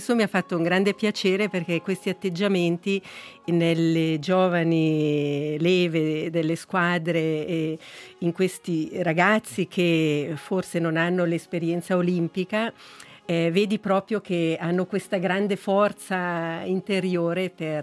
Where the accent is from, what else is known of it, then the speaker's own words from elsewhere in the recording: Ticino, Switzerland; come ticinese che siamo piccolini, siamo sempre stati un po' dimenticate